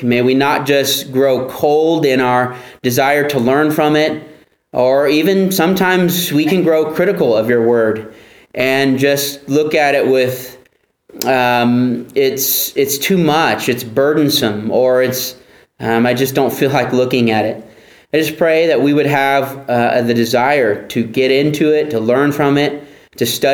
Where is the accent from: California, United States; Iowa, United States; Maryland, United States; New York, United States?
California, United States; Probably because I'm from California, I don't believe in prying my way into your home